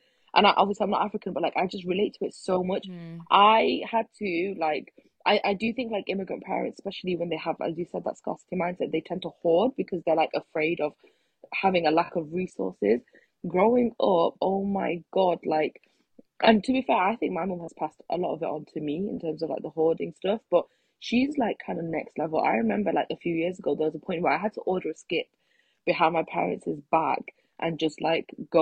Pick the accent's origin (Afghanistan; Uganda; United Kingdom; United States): United Kingdom; it's such an important and like empowering part of our history as like British South Asians.